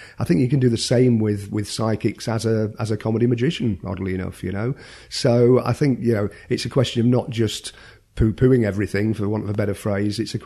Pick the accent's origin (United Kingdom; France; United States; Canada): United Kingdom; Blackpool, North West England; me growing up in Blackpool in the northwest of England, a kind of tourist resort